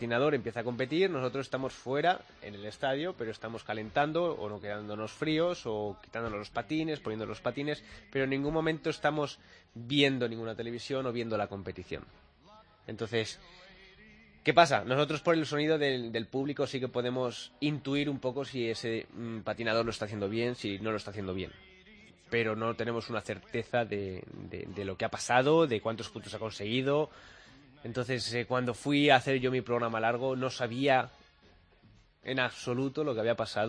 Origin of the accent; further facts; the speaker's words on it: Madrid, Community of Madrid, Spain; que yo soy español, de Madrid